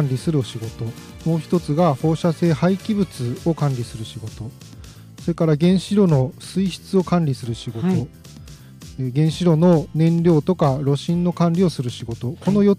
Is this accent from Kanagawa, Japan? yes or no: no; Fukuoka, Japan; now in Tokai, Japan; で、私出身は福岡なんですけど、原電に就職した後は東海村の方にやってきました。